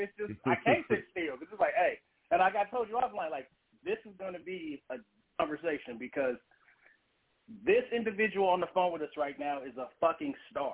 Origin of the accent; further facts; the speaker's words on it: San Jose, California, United States; I'm from San Jose.